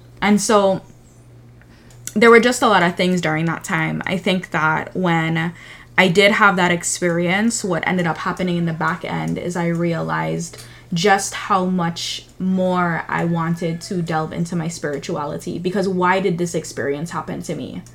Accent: U.S. Virgin Islands; oh, we're from the Caribbean and we're from the Virgin Islands and the Virgin Islands doesn't have opportunities.

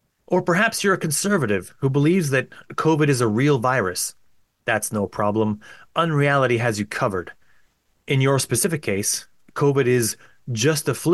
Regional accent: Canada; I'm from Canada

